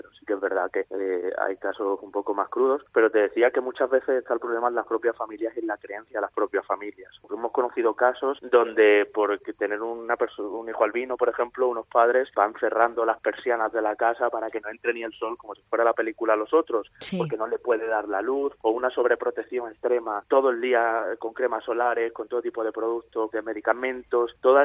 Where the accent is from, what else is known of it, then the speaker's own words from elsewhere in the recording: Spain; un occidental como yo, que soy español